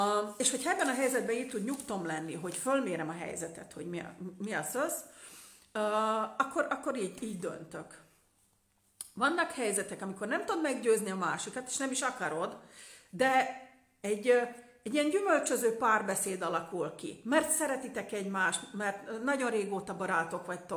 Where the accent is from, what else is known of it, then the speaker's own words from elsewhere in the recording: Slovakia; felvidéki magyarként én azért nézem, hogy a felvidéki magyar pártok hogy kommunikálnak